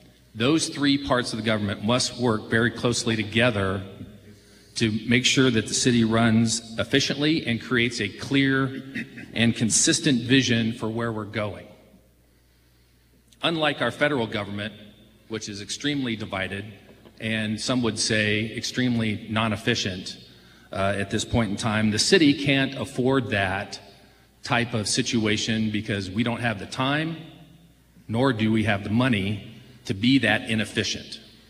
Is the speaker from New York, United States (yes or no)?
no; Findlay, Ohio, United States; I was originally from Findlay, was born and raised here, and grew up on the north end of town.